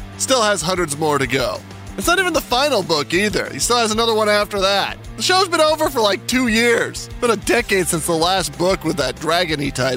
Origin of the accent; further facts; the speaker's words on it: New Mexico, United States; and I'm from New Mexico, so it feels similar, like empty and void of life, that it's the true Wild West.